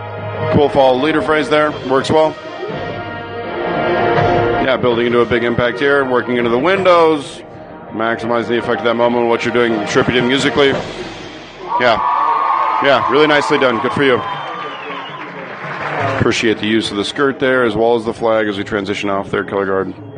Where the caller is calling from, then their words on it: Indianapolis, Indiana, United States; I'm joining you from Indianapolis, Indiana.